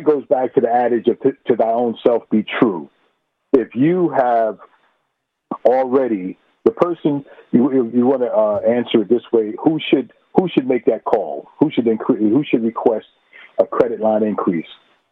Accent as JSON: {"language": "English", "town": "Queens", "region": "New York", "country": "United States", "said": "I'm from Queens."}